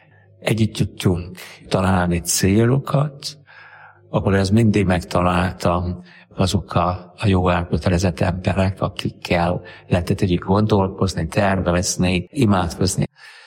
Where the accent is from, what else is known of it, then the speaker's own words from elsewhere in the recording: Budapest, Hungary; Budapesti vagyok, 64-ben születtem, így elkötelezett katolikus családban, 4 fiútestvér közül a legkisebbként.